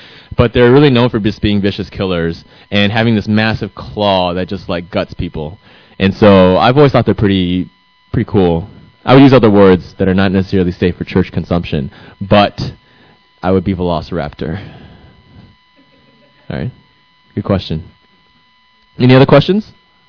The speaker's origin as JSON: {"language": "English", "town": "Tucson", "region": "Arizona", "country": "United States", "tie": "born or raised there", "also_born_or_lived": "Phoenix", "said": "And so I grew up in Tucson, so it wasn't that bad. So Tucson, we do have some fluctuations. I lived several years in Phoenix."}